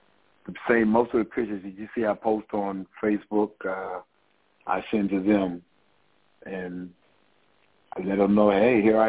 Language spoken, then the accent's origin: English; Detroit, Michigan, United States; that were done in Detroit, Michigan, my hometown, that will be released